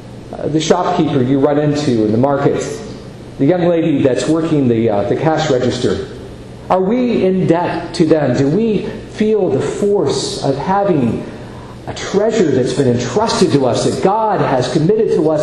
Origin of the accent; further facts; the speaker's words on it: St. Louis, Missouri, United States; Recently, the St. Louis Cardinals, my hometown team, went all the way.